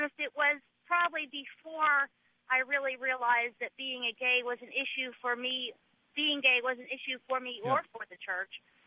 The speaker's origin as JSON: {"language": "English", "town": "Raleigh", "region": "North Carolina", "country": "United States", "said": "I am from Raleigh"}